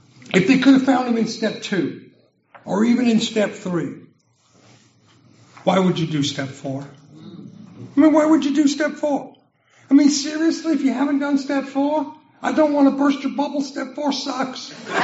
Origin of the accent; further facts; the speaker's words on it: Las Vegas, Nevada, United States; And I'm from Vegas. I'm a betting guy.